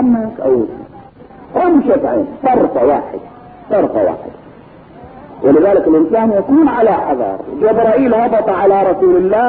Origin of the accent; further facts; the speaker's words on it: Kuwait; يعني الآن ليل عندنا في الكويت، الآن في أمريكا نهار